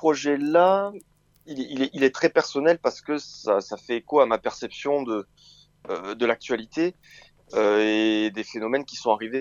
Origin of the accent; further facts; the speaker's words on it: Occitanie, France; Je me présente … du coup, je suis originaire du Gers. J'ai grandi là-bas, j'ai fait mes études musicales dans la région Occitanie, entre le conservatoire de Toulouse et le conservatoire de Montauban.